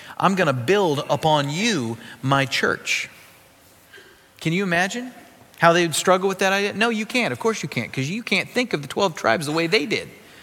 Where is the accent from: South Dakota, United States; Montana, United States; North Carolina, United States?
South Dakota, United States; You know, I grew up in South Dakota. We had Mount Rushmore.